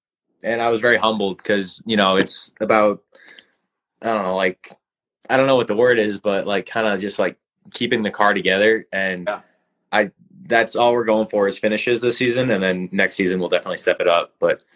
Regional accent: Colorado, United States; I'm just like, I'm some nobody from Colorado, you know, just getting into the sport.

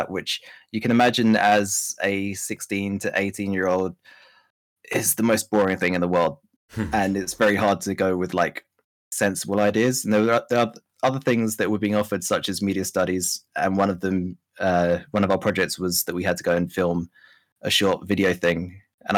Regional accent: South Norwood, London, United Kingdom; So I grew up in the southeast of London, kind of near to Croydon, an area called South Norwood

